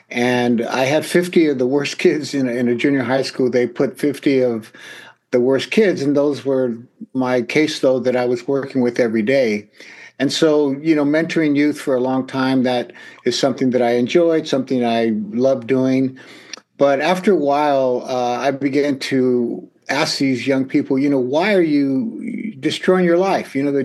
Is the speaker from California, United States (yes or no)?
yes; Los Angeles, California, United States; I grew up in Northeast Los Angeles, which is an area known for gangs and drugs and violence and things like that. I was raised by a single mother.